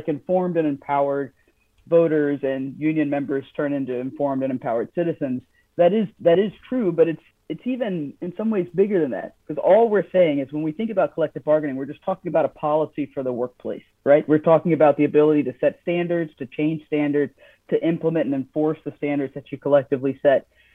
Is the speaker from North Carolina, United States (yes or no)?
yes; North Carolina, United States; I'm from North Carolina, right? You don't knock on doors in the neighborhoods I grew up